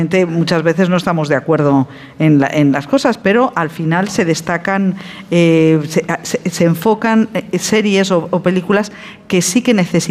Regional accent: Madrid, Community of Madrid, Spain; porque como periodista madrileña tenía un foco así

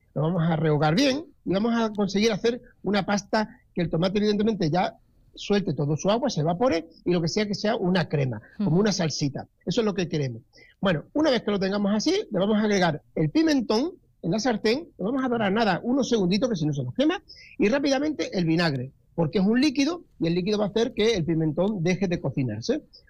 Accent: Tarragona, Catalonia, Spain; born there; Además es de Tarragona, precisamente, de donde yo nací hace ya algunos años

